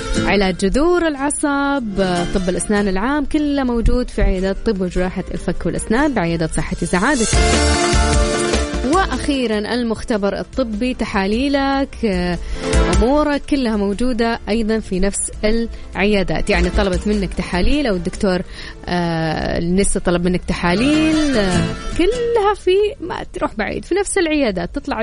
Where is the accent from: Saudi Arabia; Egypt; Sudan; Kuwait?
Saudi Arabia; Taif, Makkah Province; born there; انت عارف ان انا من مواليد الطايف، وحشتني والله الطايف.